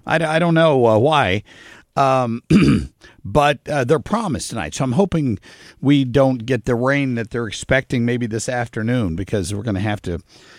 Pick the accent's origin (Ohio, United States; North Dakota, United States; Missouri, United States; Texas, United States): Ohio, United States; Yeah, because I grew up in Southern Ohio, so that was a That was a big shock.